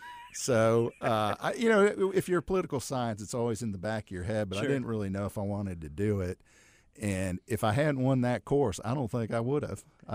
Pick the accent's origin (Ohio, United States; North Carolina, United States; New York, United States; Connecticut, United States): Ohio, United States; Akron; I grew up in Akron.